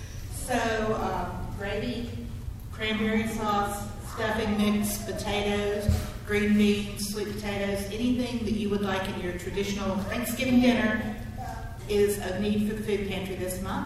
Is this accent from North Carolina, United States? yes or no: yes; North Carolina, United States; North Carolina.